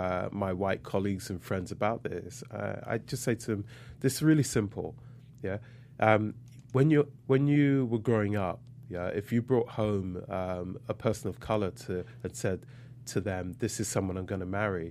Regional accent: England, United Kingdom; So it really was not an easy time growing up in England in like the 70s and the 80s.

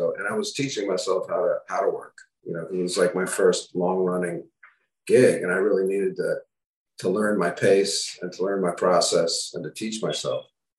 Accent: New York, United States; I grew up in New York, you know, so whatever New York is, it's not beautiful to look at, right?

